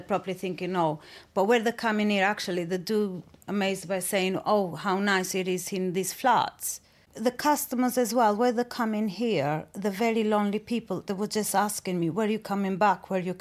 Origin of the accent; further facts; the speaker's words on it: Poland; English is a second language; Yeah, I am from Poland. I was looking for another job, actually, but it was very hard because my language is very difficult.